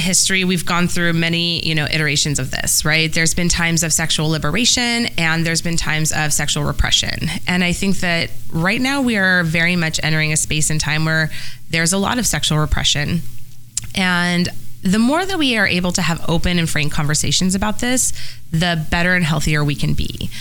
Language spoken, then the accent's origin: English; San Francisco, California, United States; And I grew up in San Francisco. I grew up with a lot of folks I knew who were HIV positive.